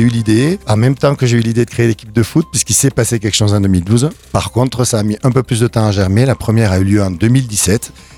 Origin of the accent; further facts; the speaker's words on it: Carmaux, Occitanie, France; moi je suis issu d'une ville du Tarn qui s'appelle Carmo qui est très connue pour ses mines et pour Jean Jaurès